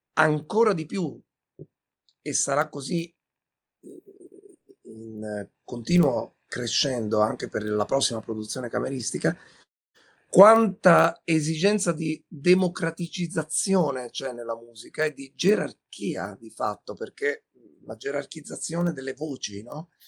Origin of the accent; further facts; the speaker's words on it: Pisa, Tuscany, Italy; Livorno è, lo dico da pisano, la città storicamente più accogliente